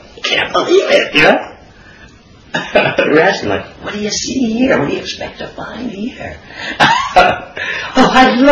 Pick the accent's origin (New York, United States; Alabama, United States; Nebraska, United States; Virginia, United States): New York, United States; born there; Where are you from? I said, I was born in New York.